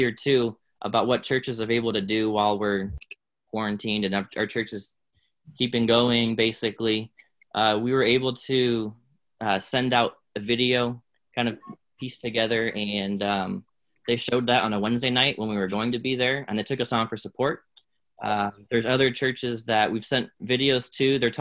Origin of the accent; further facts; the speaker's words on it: Clearwater, Florida, United States; that's where I grew up in the Clearwater area.